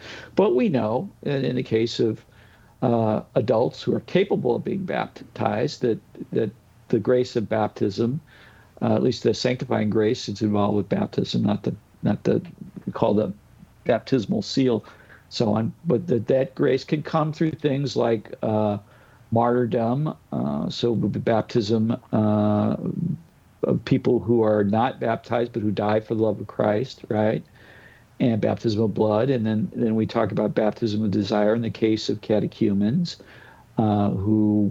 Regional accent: St. Louis, Missouri, United States; move to St. Louis, my hometown.

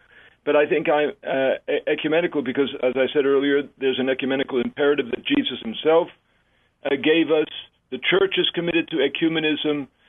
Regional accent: New York City, New York, United States; I grew up in New York City in the Bronx, went to Catholic schools, Catholic grammar school, high school, Marist Brothers, an all-boys school, Mount St. Michael Academy in Bronx.

